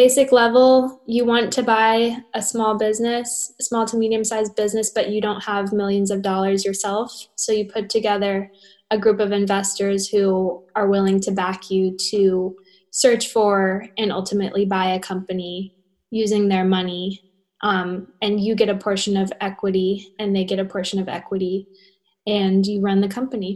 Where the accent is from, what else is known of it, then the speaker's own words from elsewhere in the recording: Florida, United States; I'm from South Florida. And so that's very popular down here.